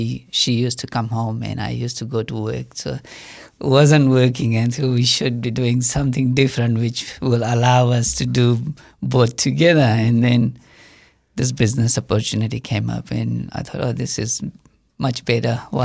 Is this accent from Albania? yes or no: no; India; now in New Zealand; I came from India about 24 years ago. And before coming to New Zealand, I went to Fiji, worked there for about a year there.